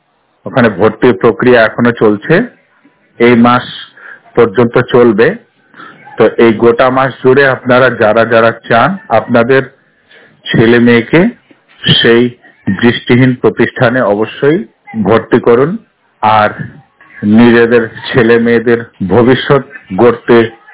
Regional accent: Sonapur, West Bengal, India; আমার বাড়ি উত্তর দিনাজপুর জেলার সোনাপুর গ্রামে, আমার থানা চোপড়া।

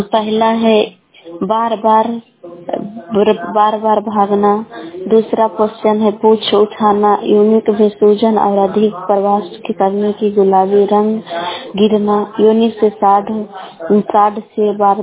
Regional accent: Patna, Bihar, India; मैं पटना जिला के रहने वाली हूँ।

